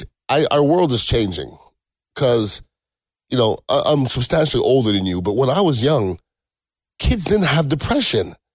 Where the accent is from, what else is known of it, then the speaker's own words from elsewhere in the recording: Canada; I'm Canadian at birth.